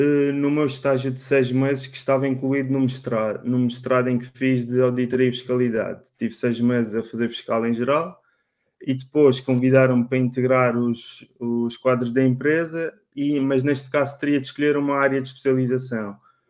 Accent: Madeira, Portugal; Sou natural da Madeira, fui estudar para o Porto

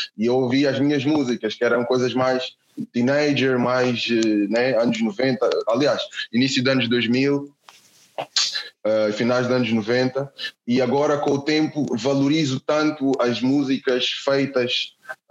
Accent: Portugal; sou um afrodescendente, cresci aqui na Europa, aqui em Portugal

